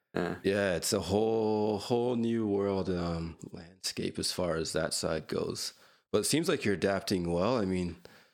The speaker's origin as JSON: {"language": "English", "town": "Hamilton", "region": "Ontario", "country": "Canada", "tie": "born or raised there", "said": "I grew up in Hamilton."}